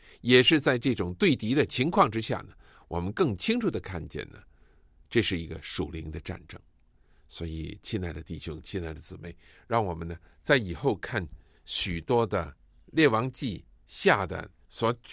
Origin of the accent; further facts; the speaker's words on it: China; 我们中国人讲的真对他说柔可性刚这是很对的